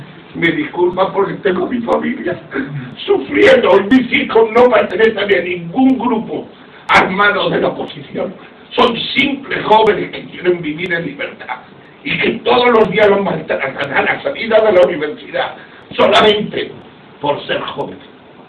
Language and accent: Spanish; Spain; yo como español